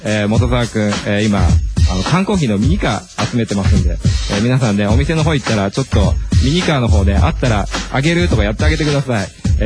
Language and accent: Japanese; Saitama, Japan; 地元、僕のね地元が埼玉なんですけども